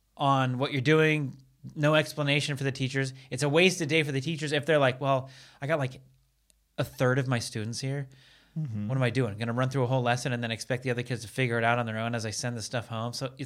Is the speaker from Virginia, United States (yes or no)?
no; Seattle, Washington, United States; now in Los Angeles, United States; We know I'm from Seattle. So it's like the rain is coming.